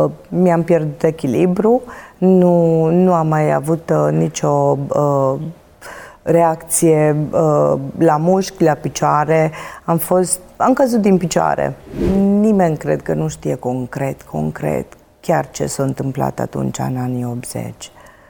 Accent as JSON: {"language": "Romanian", "town": "Lipova", "region": "Arad County", "country": "Romania", "tie": "born there", "said": "M-am născut în Lipova, județul Arad."}